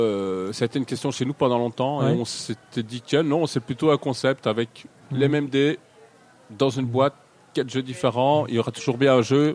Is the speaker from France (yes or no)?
no; Brussels, Brussels-Capital Region, Belgium; Un gars de Bruxelles, pour le coup, c'était plus facile pour se voir, parce que nous venons de Bruxelles également